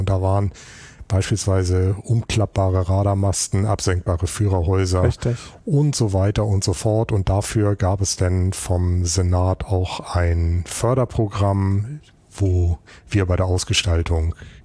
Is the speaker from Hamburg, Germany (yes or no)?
yes; Hamburg, Germany; Ja, als Hamburger Jung hat man da von klein auf mit zu tun.